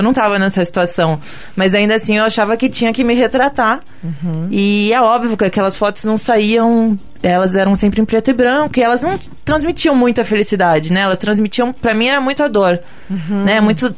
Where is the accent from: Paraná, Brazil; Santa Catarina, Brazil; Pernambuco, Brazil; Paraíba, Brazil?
Paraná, Brazil; Jacarezinho; Eu sou do interior do Paraná, de uma cidade que se chama Jacarezinho.